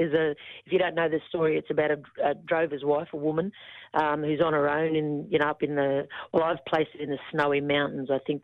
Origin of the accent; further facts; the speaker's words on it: Murgon, Queensland, Australia; So true maroon, Queenslander, born and bred.